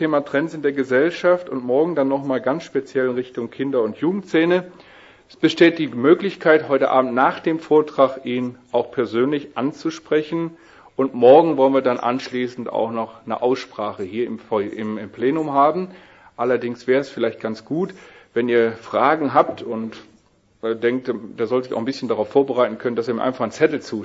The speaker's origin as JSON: {"language": "German", "town": "Wuppertal", "region": "North Rhine-Westphalia", "country": "Germany", "tie": "born there", "said": "dort, wo ich auch geboren bin. Ich bin aber 4 Jahre zuvor geboren."}